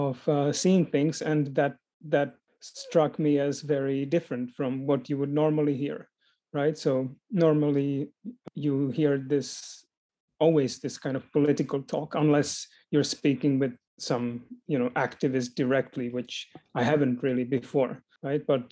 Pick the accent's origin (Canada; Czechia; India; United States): Czechia; English is a second language; now in Vienna, Austria; I come from Czech originally, and I have been at VU since 2018.